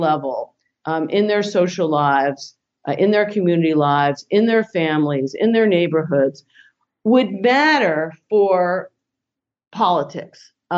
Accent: New York, United States; I grew up in the New York area.

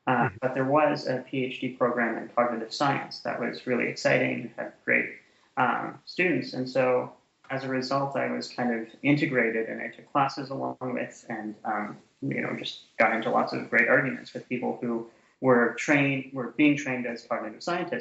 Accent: Canada; I'm Canadian originally, so I did my undergraduate degree and my master's degree in Canada at Carleton University in Ottawa, Ontario.

